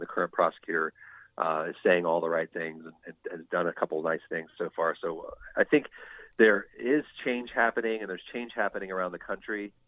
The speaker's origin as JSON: {"language": "English", "region": "Ohio", "country": "United States", "tie": "born or raised there", "said": "So then I came back to my home state of Ohio"}